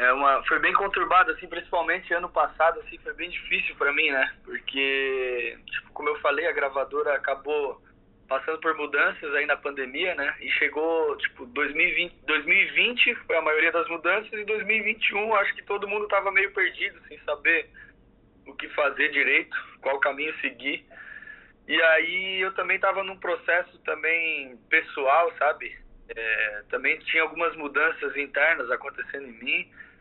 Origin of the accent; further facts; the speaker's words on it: Marília, São Paulo, Brazil; Cara, eu vim de Marília, interior de São Paulo